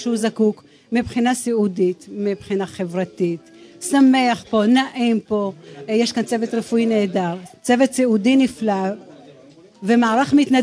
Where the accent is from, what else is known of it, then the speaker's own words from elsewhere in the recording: Jerusalem, Jerusalem District, Israel; מירושלים.